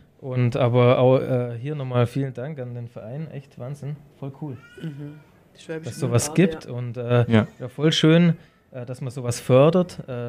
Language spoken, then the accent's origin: German; Schnürpflingen, Baden-Württemberg, Germany; Also gerade in dem Bereich, auch wo ich herkomme, bei Schnürpflinge, das ist ja auch bloß 8-9 Kilometer von der Iller weg, eher mal, sogar weniger.